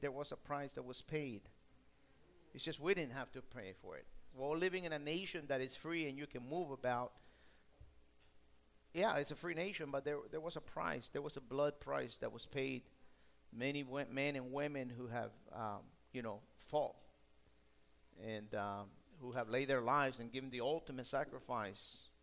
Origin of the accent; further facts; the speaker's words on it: Guatemala; I'm from Guatemala, and, you know, some of you are also here from other countries